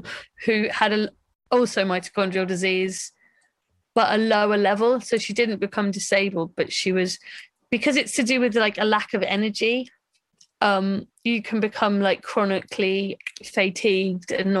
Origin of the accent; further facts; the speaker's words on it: London, United Kingdom; I'm from London. I grew up in Muswell Hill.